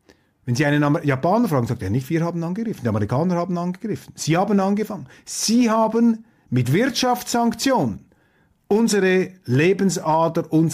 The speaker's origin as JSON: {"language": "German", "country": "Switzerland", "said": "Ich sage das als Schweizer. Wir können schon in den Bergen eingraben."}